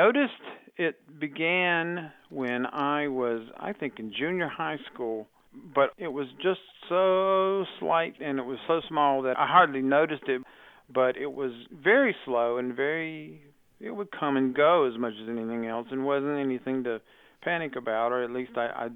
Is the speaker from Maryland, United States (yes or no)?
no; Rockingham, North Carolina, United States; I'm from Rockingham, North Carolina. I'm 62 years old, and I've been blind since birth.